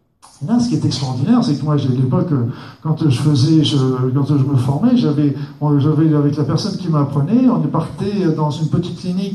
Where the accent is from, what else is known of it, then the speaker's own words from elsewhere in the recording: Normandy, France; En Normandie, moi j'ai travaillé longtemps, je suis normand, et j'ai travaillé longtemps en Normandie.